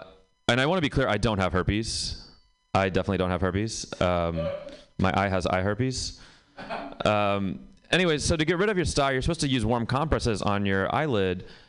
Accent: Pakistan; I'm Pakistani, actually.

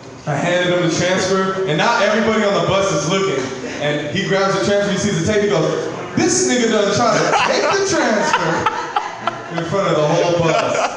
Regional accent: San Francisco, California, United States; I'm born and raised here. in Frisco.

